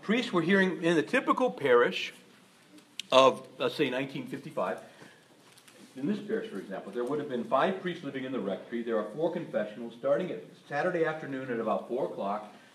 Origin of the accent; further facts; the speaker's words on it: Chicago, Illinois, United States; some of the Polish churches in Chicago, when I was growing up in Chicago in the early 60s, they had 20,000 members.